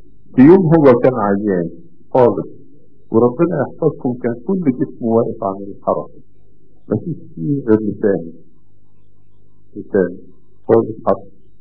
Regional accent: Egypt; عندنا في مصر دير القديس انبا انطونيوس واحد من اقدم الاديرة عندنا من القرن الرابع الميلادي

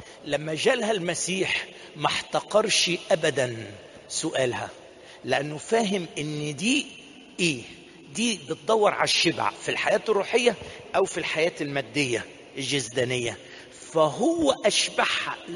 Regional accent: Upper Egypt, Egypt; عندنا في الصعيد يقولوا يدق له الشبر

